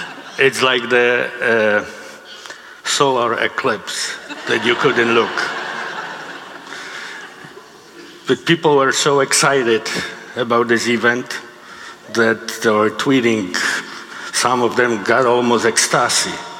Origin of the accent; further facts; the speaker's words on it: Poland; English is a second language; moved away as an adult; English is my second language. It's hard not to know this. I came from Poland in 1992, so a while ago. I should do better. But when you come as an adult, I was almost 30 years old, you will not lose this accent.